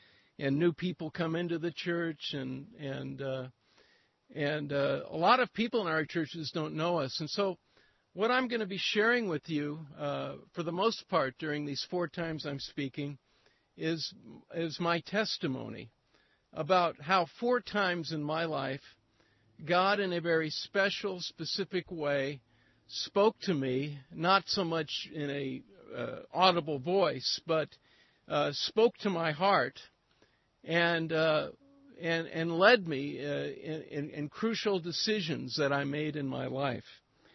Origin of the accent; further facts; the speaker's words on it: California, United States; now in Hong Kong; growing up in the Bay Area, could end up in Hong Kong and spend more than half my life there with people who are totally different from me, I've had to learn their language